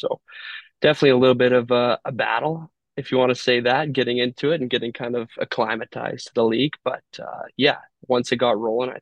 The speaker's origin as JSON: {"language": "English", "town": "Kelowna", "region": "British Columbia", "country": "Canada", "tie": "born or raised there", "said": "Kazel Ferner, another boy, Kelowna guy from my hometown. I grew up playing"}